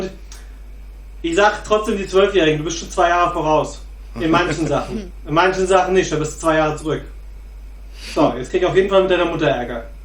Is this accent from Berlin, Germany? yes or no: yes; Berlin, Germany; ich bin aus Pankow.